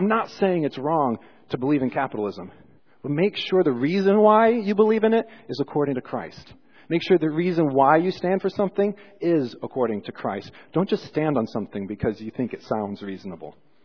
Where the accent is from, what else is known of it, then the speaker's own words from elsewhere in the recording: United States; I was raised here in America, and so now I have American biases that I think most of us share.